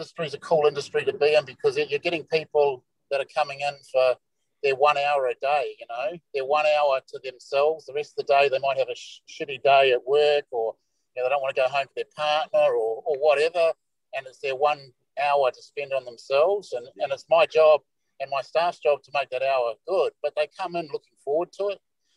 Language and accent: English; New Zealand; As a Kiwi, you know, everyone loves to go and watch rugby.